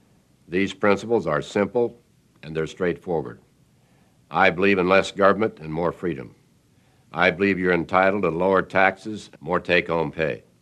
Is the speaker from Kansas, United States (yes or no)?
yes; Russell, Kansas, United States; I was born and raised in Russell, Kansas. I come from a large family with lots of relatives, all of them good, middle-class, hardworking Americans.